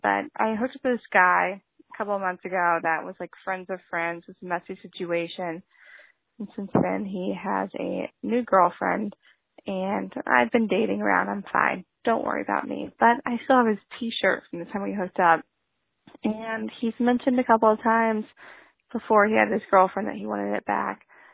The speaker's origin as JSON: {"language": "English", "region": "Texas", "country": "United States", "lives_now": "New York, United States", "said": "I'm 22 and live in New York. I'm from Texas."}